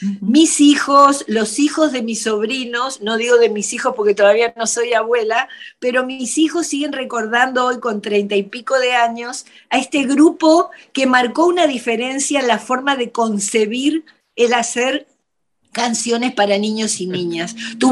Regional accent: Córdoba, Argentina; also born or lived in Chaco / Buenos Aires; De hecho, nací en el Chaco, me crié en Córdoba, estudié en Buenos Aires, volví acá.

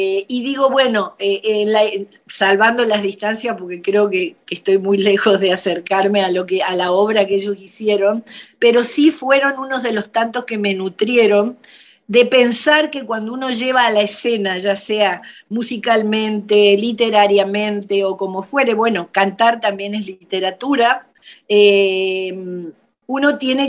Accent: Córdoba, Argentina; also born or lived in Chaco / Buenos Aires; De hecho, nací en el Chaco, me crié en Córdoba, estudié en Buenos Aires, volví acá.

